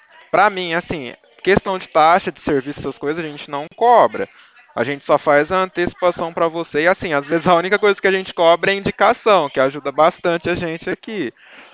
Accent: Ribeirão Preto, São Paulo, Brazil; Eu sou daqui de Ribeirão. Ribeirão Preto, São Paulo.

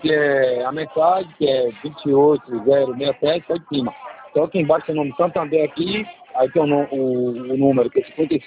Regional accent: Salvador, Bahia, Brazil; Eu sou de Salvador do Bahia

